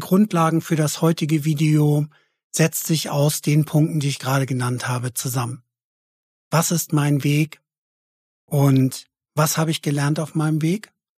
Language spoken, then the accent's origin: German; Kiel, Schleswig-Holstein, Germany; Und ich bin in Kiel geboren, in Kiel aufgewachsen, eine schöne Stadt, direkt an der Ostsee, direkt am Meer.